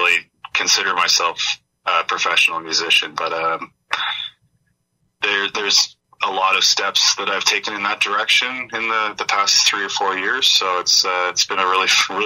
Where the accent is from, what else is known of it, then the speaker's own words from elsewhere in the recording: Parry Sound, Ontario, Canada; also born or lived in London, Ontario / Mississauga; now in Hamilton, Canada; I moved to Hamilton in about 2012 with my wife now. I grew up in Parry Sound, Ontario, mm-hmm. which is up in Muskoka. And I spent some time in London, Ontario. I lived with my now wife in our first apartment was in Mississauga area.